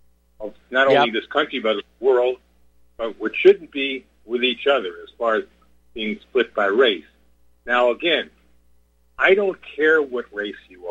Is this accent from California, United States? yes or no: no; New York, United States; also born or lived in Texas; now in North Carolina, United States; I'm originally from New York. Okay, I've lived down south. I've lived in Texas, and I've lived in North Carolina a long time now.